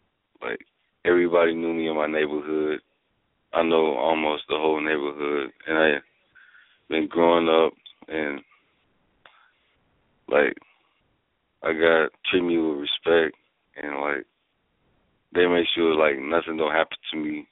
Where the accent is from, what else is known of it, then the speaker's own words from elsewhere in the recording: Gary, Indiana, United States; I'm from Gary, Indiana, but I really didn't go to school in Maryville, Indiana. I was born in Gary, though.